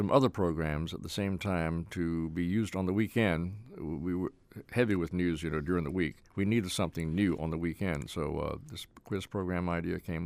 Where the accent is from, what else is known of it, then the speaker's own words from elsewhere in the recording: North Carolina, United States; accent: Tar Heel; I worked on my Tar Heel accent in the early days, very conscious of it.